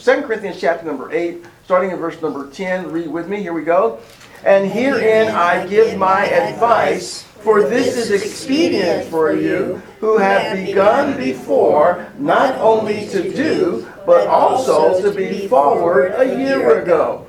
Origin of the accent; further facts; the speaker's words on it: Joliet, Illinois, United States; Pastor, why you want to go back to Joliet, Illinois? That's my hometown.